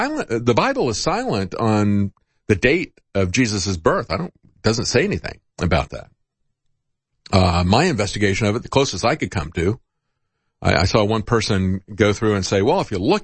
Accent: the South, United States; I'm from the South, folks.

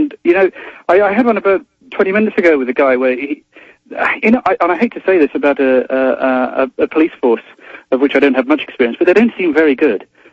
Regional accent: England, United Kingdom; obviously, as an English guy, middle class, well brought up by my middle class parents.

